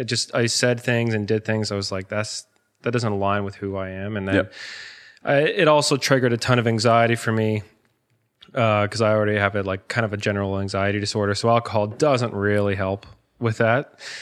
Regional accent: Halifax, Nova Scotia, Canada; also born or lived in Ontario; I'm from Halifax. Been living here now my whole life, except for a couple of years staying in Ontario.

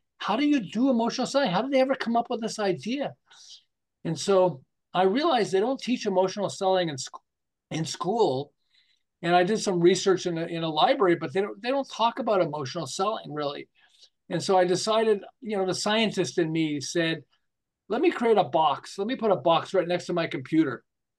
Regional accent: Montreal, Quebec, Canada; But I'm originally from Montreal.

